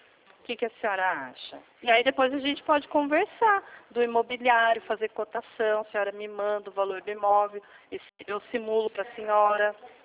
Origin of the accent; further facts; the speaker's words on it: São Paulo, Brazil; Eu sou de São Paulo, não falo do Rio de Janeiro